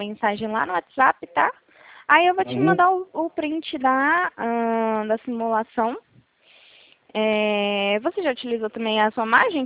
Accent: Ribeirão Preto, São Paulo, Brazil; eu sou aqui de Ribeirão Preto, São Paulo.

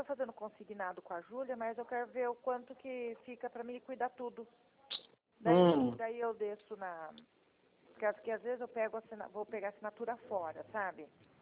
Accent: Piracicaba, São Paulo, Brazil; Eu sou de Piracicaba

